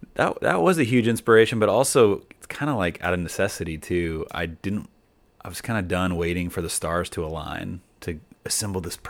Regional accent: Keller, Texas, United States; Well, you know, I did live, you know, I grew up in Keller, but I kind of claim Denton.

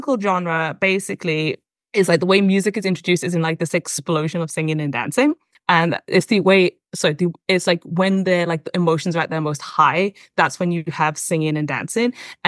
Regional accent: United Kingdom; like I think like is as a British person who sort of accesses America through Hollywood and now through my American wife

